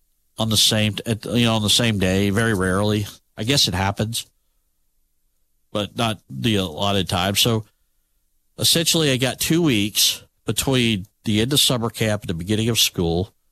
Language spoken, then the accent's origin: English; Brevard, North Carolina, United States; born there; Then we went to my hometown, my birthplace, Brevard, North Carolina.